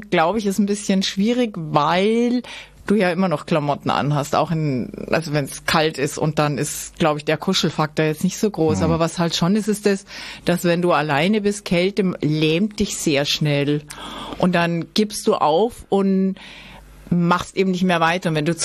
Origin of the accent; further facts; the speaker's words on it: Bavaria, Germany; ich habe einerseits einen Reiseführer geschrieben übers Allgäu, weil ich mir dachte, ich möchte auch meine Heimat kennenlernen.